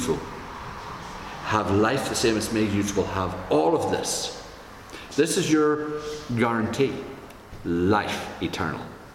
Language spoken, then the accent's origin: English; Ireland; We know what the word sodden is. We come from Ireland. We understand that.